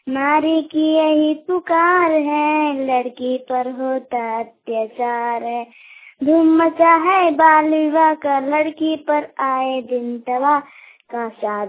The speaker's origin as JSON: {"language": "Hindi", "town": "Jainagar", "region": "Jharkhand", "country": "India", "said": "मैं कोडरमा जिला का निवासी हूँ और मेरा प्रखंड है जयनगर।"}